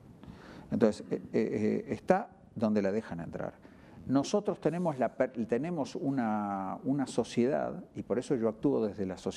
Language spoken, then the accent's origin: Spanish; Argentina; also born or lived in Spain; Lo primero, yo soy judío, luego soy argentino y español